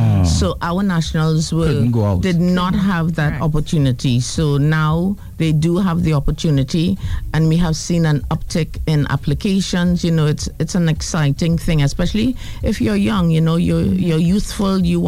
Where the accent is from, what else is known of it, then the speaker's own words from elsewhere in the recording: Trinidad & Tobago; I'm a Trinidadian, but when I go to Jamaica, I feel completely at home.